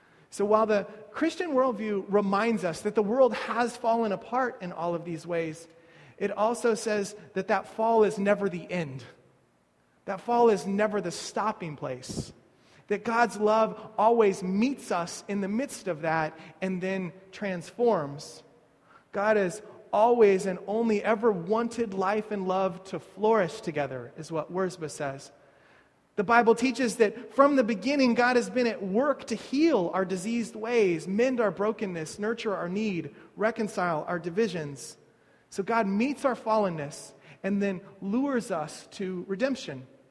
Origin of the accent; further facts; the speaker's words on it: Kansas City, Missouri, United States; born there; So I was born in Kansas City